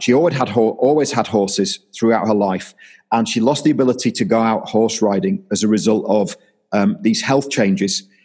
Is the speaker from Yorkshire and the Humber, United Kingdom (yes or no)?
yes; Yorkshire and the Humber, United Kingdom; because I'm from Yorkshire and the family's from Yorkshire